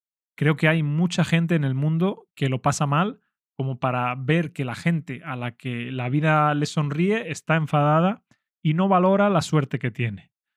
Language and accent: Spanish; Spain; Y yo, como español nativo que soy, doy respuesta a esas preguntas.